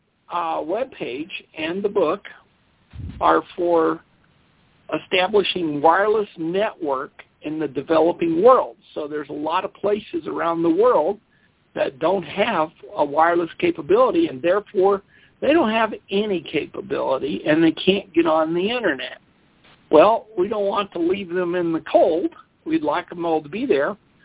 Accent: Colorado, United States; from Colorado. … from Colorado.

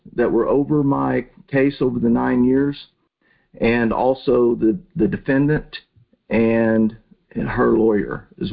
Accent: Texas, United States; my jurisdiction is a real man living on the land, born in Texas, and I'm a Texan, okay?

